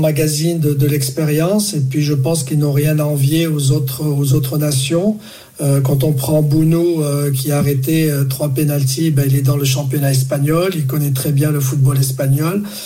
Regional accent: Morocco; mon retour au Maroc, puisque je suis originaire du Maroc, c'était en 2007

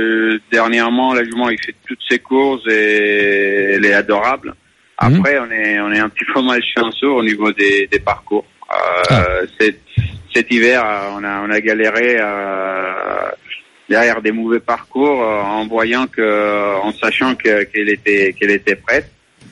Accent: Spain; French is a second language; Bon, chez nous, en Espagne, les mondes de course, c'est un monde de loisirs, quoi.

